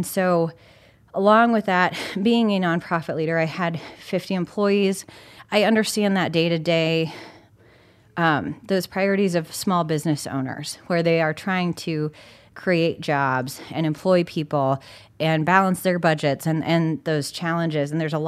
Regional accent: Rapid City, South Dakota, United States; Yeah, so I grew up right here in Rapid City, and I went to Southwest Middle School and Stevens High School, and my family is from here, so it was wonderful growing up in the Black Hills.

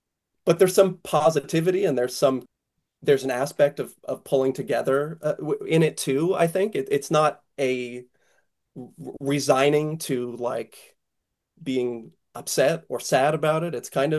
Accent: California, United States; we had a memorial for him back in my close to my hometown in the San Francisco Bay Area

